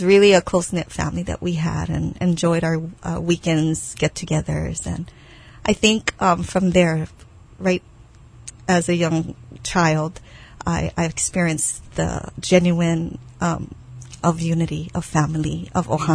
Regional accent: Kauai, Hawaii, United States; I grew up on the island of Kauai. I'm part of a large family, and most of them lived on Kauai.

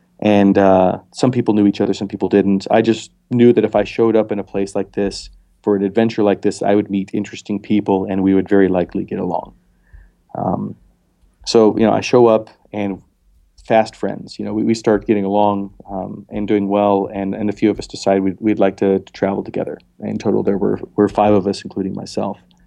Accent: Montana, United States; born there; I was born in Montana. I've spent a good bit of time up north.

